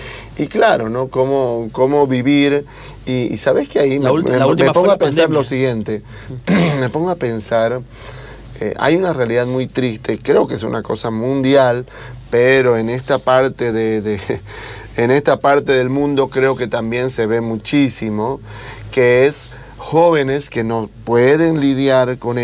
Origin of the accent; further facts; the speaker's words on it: Trinidad, Beni, Bolivia; moved away; Yo que vengo de una ciudad más al norte y más pobre, vivo acá hace 20 años, pero yo nací allá en el Beni, en Trinidad.